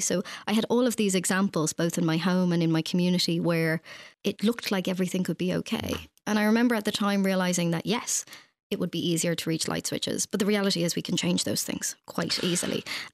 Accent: Finglas, Leinster, Ireland; also born or lived in Navan; We grew up in Finglas and then moved out to Navan in County Meath, where it was not where you lived, but how you lived

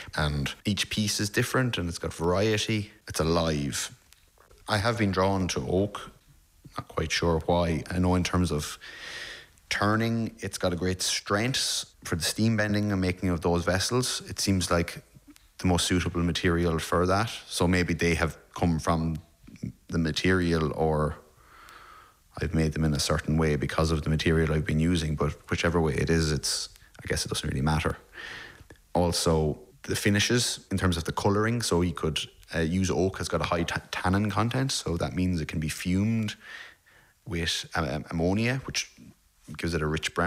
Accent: Mountmellick, Leinster, Ireland; I'm from County Laois, a rural town called Mount Mellick

